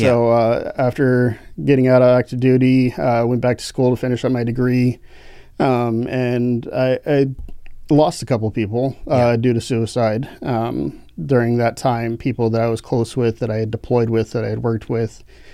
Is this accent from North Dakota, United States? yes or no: yes; North Dakota, United States; So I grew up in North Dakota.